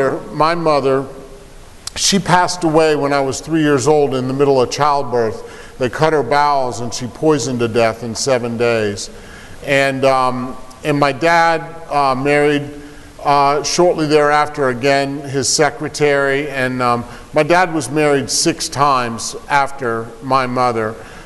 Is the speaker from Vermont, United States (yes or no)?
yes; Vermont, United States; born there; It starts out, I was born in Vermont. My sobriety date is May 28th, 1996. I was born in Vermont in 1964.